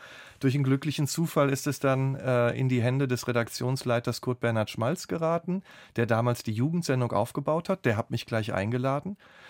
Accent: North Rhine-Westphalia, Germany; Ich komme ja aus dem Ruhrgebiet.

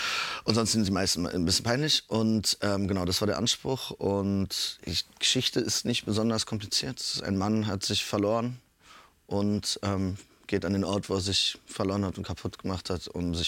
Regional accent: Berlin, Germany; Ich bin in Berlin aufgewachsen und in Berlin geht man einfach für den Club.

